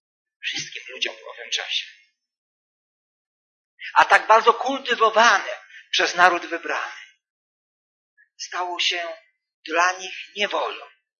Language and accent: Polish; Wrocław, Lower Silesian Voivodeship, Poland; also born or lived in Świnoujście; Pochodzę z Wrocławia, więc ze Świnoujścia, gdzie się uczyłem, wyjechałem do mojego rodzinnego domu